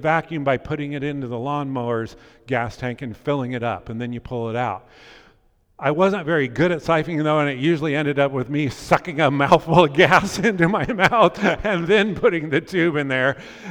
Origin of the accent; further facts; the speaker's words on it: Pleasant Hill, United States; I grew up in Pleasant Hill for most of my childhood